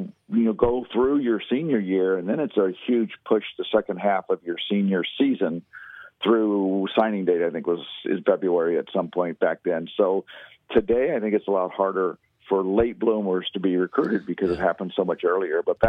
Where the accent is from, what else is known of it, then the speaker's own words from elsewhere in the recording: Texas, United States; also born or lived in St. Charles, Illinois, United States; I went to high school as a junior and senior in St. Charles, Illinois, I was born and raised in Texas 16 years.